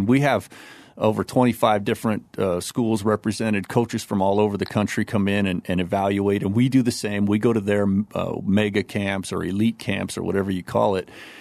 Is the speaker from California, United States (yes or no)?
yes; Oakland, California, United States; And that's where I grew up in the Oakland area.